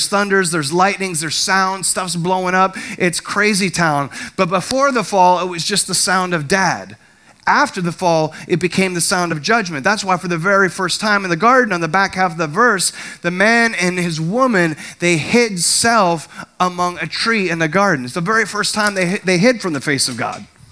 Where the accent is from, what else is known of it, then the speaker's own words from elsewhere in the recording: Milford, United States; I grew up in Milford, you have to have your gas pumped.